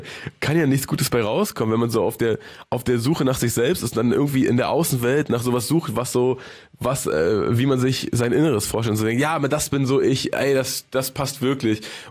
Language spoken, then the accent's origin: German; Germany; Wie als Deutsche? Wie sind wir, Steiger? Wie ticken wir als Deutsche? Weißt du, bei der WM, da sind wir Deutschen